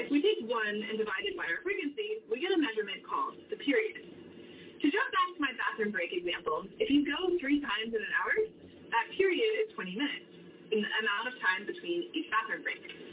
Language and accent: English; Boston, Massachusetts, United States; Sorry, I was raised in Boston, I have an excuse.